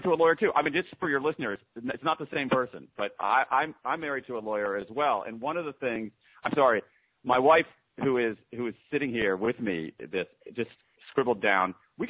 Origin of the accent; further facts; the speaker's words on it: Columbus, Ohio, United States; I grew up in Columbus, Ohio, and the Boy Scouts were a big thing.